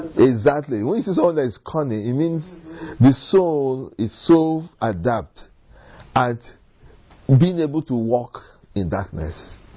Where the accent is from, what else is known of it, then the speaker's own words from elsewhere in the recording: Nigeria; I said, look, if I get there, I'm not a Nigerian.